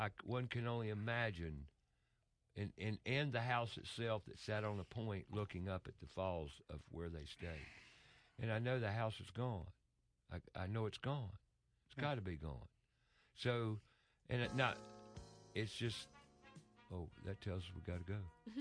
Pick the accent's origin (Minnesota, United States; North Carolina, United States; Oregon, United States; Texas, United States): North Carolina, United States; Chimney Rock; Well, just looking at the picture, growing up in Chimney Rock, looking at that picture